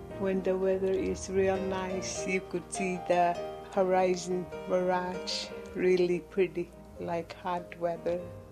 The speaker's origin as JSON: {"language": "English", "town": "Wales", "region": "Alaska", "country": "United States", "tie": "born or raised there", "said": "I was raised in Wales. Old village, there's a dome, and there used to be old Khajgi."}